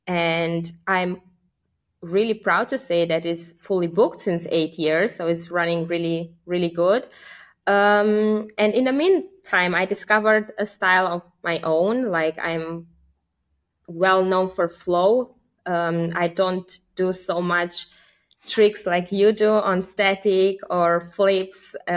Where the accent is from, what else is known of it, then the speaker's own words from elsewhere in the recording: Romania; moved away; also born or lived in Italy; So I am originally from Romania, actually. I was born in Romania. I moved like 15 years ago. I went to Italy where I discovered pole dance.